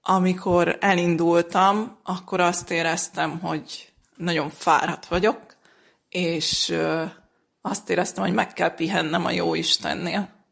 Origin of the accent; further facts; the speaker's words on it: Salomvár, Zala, Hungary; Salomvárról jöttem, 3 gyerekes édesanyja vagyok, és most már több mint 10 éve a Salomvári plébánia kántora.